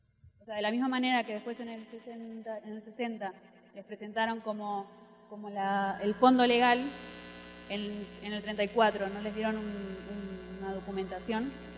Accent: Argentina; Yo soy de Argentina y los conocemos mucho

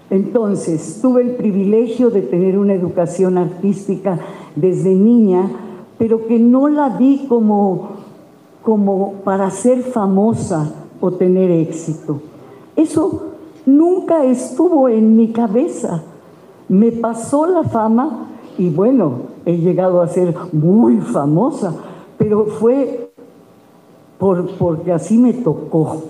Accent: Yucatán, Mexico; tuve la escuela del Teatro Regional Yucateco, porque soy yucateca

